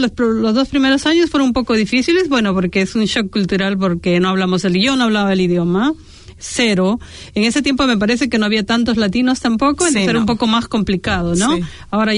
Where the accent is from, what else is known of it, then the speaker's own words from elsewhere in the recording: Huancayo, Junín, Peru; yo vengo de Perú, nací en el en las altas montañas, como dicen, soy de la ciudad de Huancayo. Tengo 9 hermanos